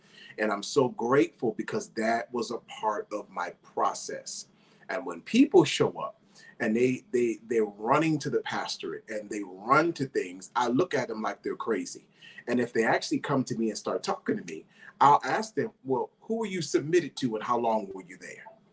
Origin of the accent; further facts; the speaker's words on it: Windsor, Connecticut, United States; now in Charlotte, United States; My hometown is originally from Windsor, Connecticut, which is right outside of Hartford. But I currently reside in my home now. I live in Charlotte, North Carolina.